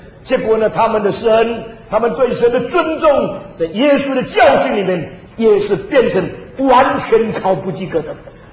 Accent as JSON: {"language": "Chinese", "country": "China", "said": "我们中国人文化中间最重要的字是什么呢？"}